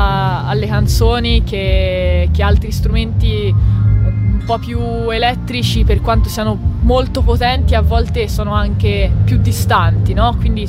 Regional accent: Tuscany, Italy; Siamo toscani, dai.

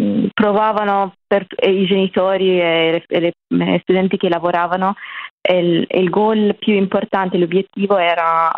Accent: Gaza, Gaza Strip, Palestine; Italian is a second language; moved away as an adult; now in Italy; sono nata e cresciuta a Gaza nel 2001, quindi ne ho oggi 24 anni.

